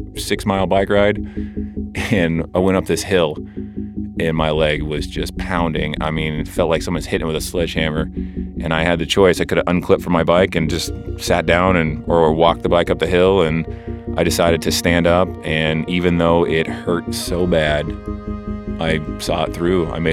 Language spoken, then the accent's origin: English; Idaho, United States; I mean, I grew up in Idaho and backpacked in the hills here and the mountains